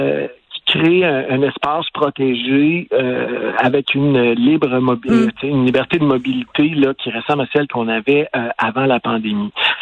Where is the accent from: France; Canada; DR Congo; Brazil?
Canada; On a eu la bulle atlantique chez nous au Canada